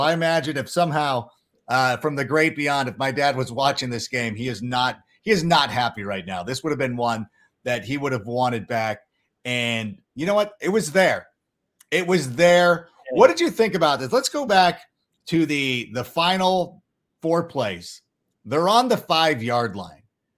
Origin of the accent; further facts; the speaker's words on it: Schaumburg, Illinois, United States; born there; The reason why I am a Chicago Bears fan, even though I was born in Schaumburg